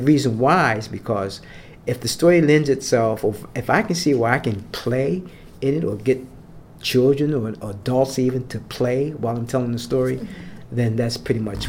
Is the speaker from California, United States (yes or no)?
no; Philadelphia, Pennsylvania, United States; Savannah has a connection from where I'm from Philly, Philadelphia.